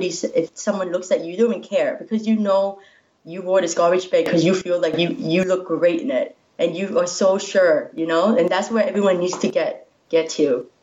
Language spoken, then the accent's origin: English; Prince Rupert, British Columbia, Canada; also born or lived in Edmonton / Calgary / Toronto / Vancouver; Yeah, I spent most of my childhood in Prince Rupert, though.